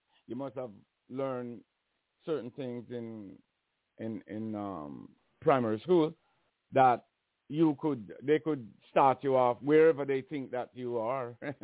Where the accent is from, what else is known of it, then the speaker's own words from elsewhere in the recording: Jamaica; if you grow up in Jamaica like me and go to church